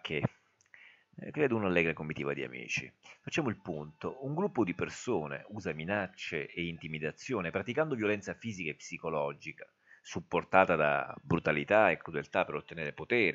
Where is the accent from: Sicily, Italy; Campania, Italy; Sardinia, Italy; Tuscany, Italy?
Sicily, Italy; io da siciliano credo di essere, a mie spese purtroppo, un esperto di dinamiche mafiose.